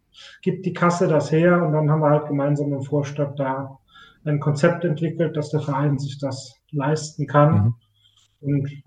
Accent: Rhineland-Palatinate, Germany; wir kommen ja aus dem Westerwald, aus dem Kannenbäckerland

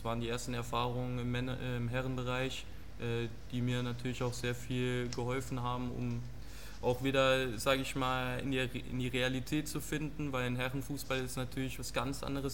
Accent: Riegelsberg, Saarland, Germany; angefangen habe ich in Riegelsberg, beim 1. FC Riegelsberg im kleinen Saarland, in meiner Heimat, in meinem Heimatort

